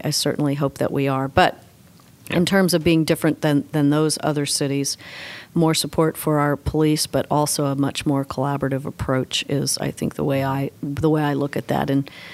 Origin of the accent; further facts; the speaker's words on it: Missouri, United States; also born or lived in Iowa / Fairfield, Illinois; I was born in Iowa. I lived in St. Joe, Missouri, then Fairfield, Illinois. Then I graduated from high school in Moberly, Missouri. Went to college in Kirksville.